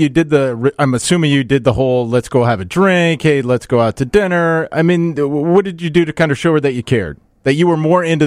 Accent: Iowa, United States; Originally, I'm from Iowa.

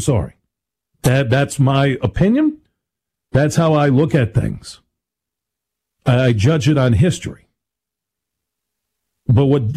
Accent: Michigan, United States; That's why I grew up in Michigan.

